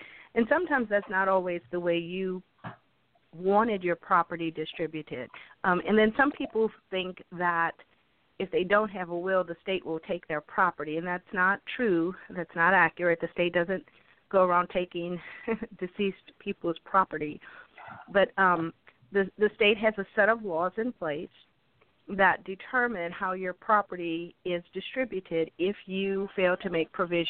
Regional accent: New Orleans, Louisiana, United States; moved away as an adult; now in Grapevine, United States; And born and raised in New Orleans and wound up in Texas as a result of Hurricane Katrina and evacuating from New Orleans.

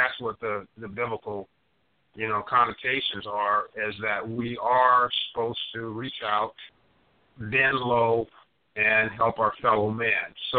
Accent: Compton, California, United States; I thought I was cool because, you know, I'm from Compton, California.

